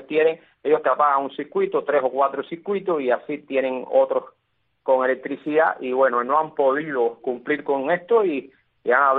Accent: Cuba; los cubanos en general

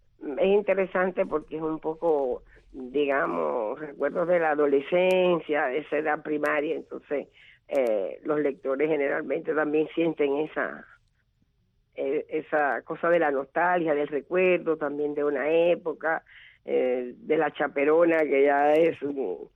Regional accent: Guantánamo, Cuba; trabajé en mi pueblo, en Guantánamo, muchos programas de radio

